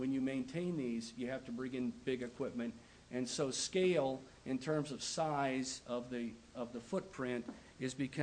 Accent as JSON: {"language": "English", "town": "Columbus", "country": "United States", "said": "I'm from Columbus. We have 21,000 people in Columbus."}